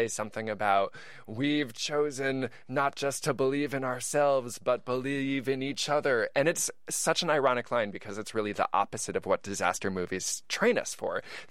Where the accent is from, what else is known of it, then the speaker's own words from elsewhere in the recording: East Coast, United States; Well, I think about growing up on the East Coast, and I remember, I think I was maybe 8 years old when Hurricane Gloria hit.